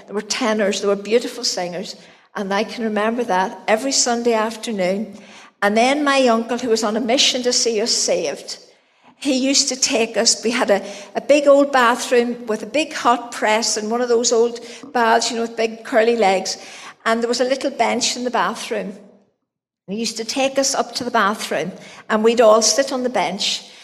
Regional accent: Green Hill, Northern Ireland, United Kingdom; I'm from County Fermanagh. I'm from a little place called Green Hill, which is about 3 miles from Brookborough. So I was brought up there on a farm.

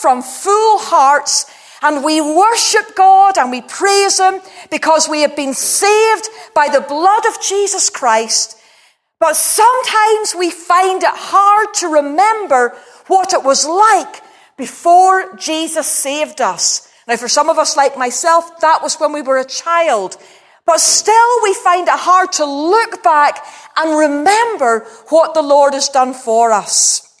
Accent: Ballymena, Northern Ireland, United Kingdom; accent: Ballymena; As you know, I'm from Ballymena. Who doesn't know I'm from Ballymena? People do not recognise my accent, as a Ballymena accent. For 29 years, I lived outside Northern Ireland.

